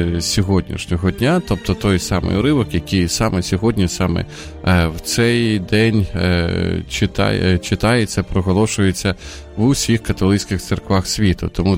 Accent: Sumy, Sumy Oblast, Ukraine; був в моєму рідному місті у Сумах

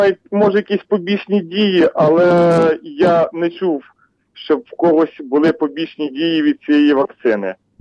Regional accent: Vinnytsia, Vinnytsia Oblast, Ukraine; я з Вінниці.

